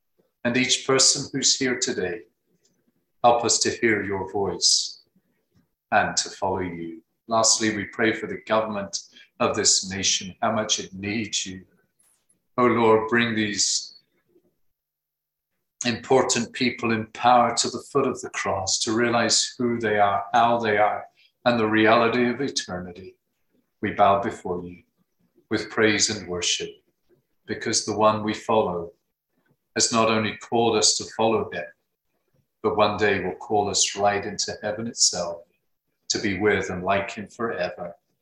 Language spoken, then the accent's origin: English; United Kingdom; also born or lived in Zambia; now in United States; I'm British.